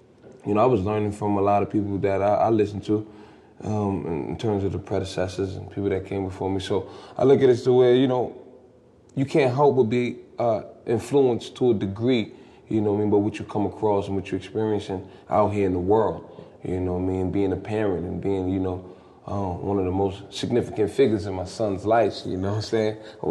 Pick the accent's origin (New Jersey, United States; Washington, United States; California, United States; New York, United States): New York, United States; Harlem; Cypher was just always prevalent growing up in Harlem.